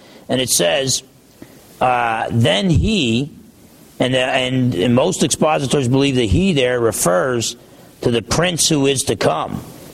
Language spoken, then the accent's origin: English; New Jersey, United States; But I'm from New Jersey. I'm by nature pessimistic.